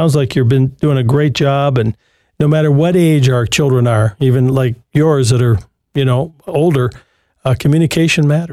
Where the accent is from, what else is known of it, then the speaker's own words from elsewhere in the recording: Berkley, Michigan, United States; My hometown, I grew up there. 12 Mile and Woodward, Berkeley. Went to Anderson Junior High School.